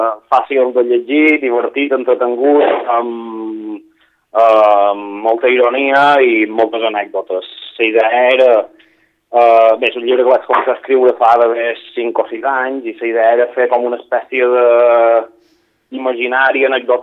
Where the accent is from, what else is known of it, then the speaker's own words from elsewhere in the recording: Balearic Islands, Spain; dir que els mallorquins, escolta, no som perifèria de res, som el centre del món.